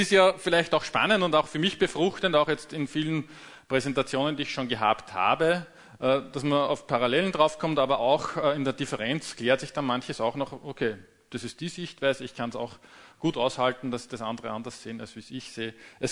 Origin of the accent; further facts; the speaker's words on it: Linz, Upper Austria, Austria; accent: Austrian dialect; ich komme aus Linz in Österreich. Ich hoffe, dass es mit meinem Dialekt geht.